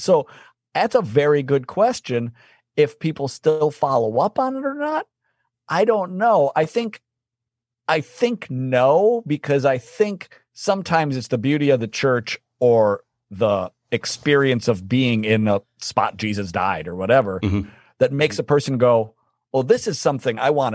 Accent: Minnesota, United States; born there; also born or lived in Italy / New York; I was born in Minnesota.

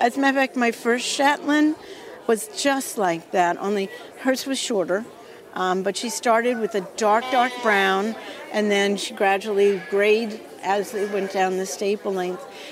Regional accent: Bayonne, New Jersey, United States; I grew up in Bayonne, New Jersey. So I was afraid of sheep in the beginning.

